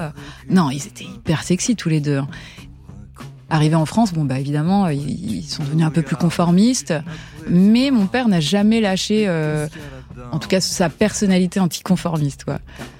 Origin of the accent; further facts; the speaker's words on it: Kigali, Rwanda; born there; Je suis née donc en Afrique et mes parents, quand ils se sont rencontrés, ils avaient un lieu qui s'appelait l'Auberge des Mille Collines.